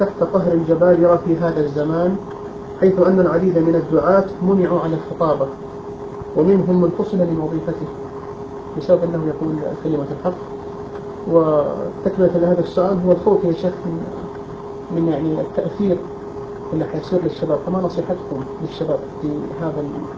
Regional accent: Hejaz, Saudi Arabia; تعلمون من أخذ الوضع عندنا في الحجاز تعلمونه.

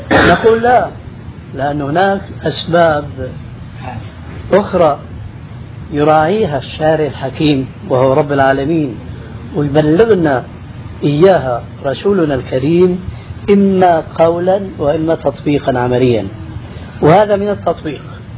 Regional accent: Syria; عندنا في سوريا

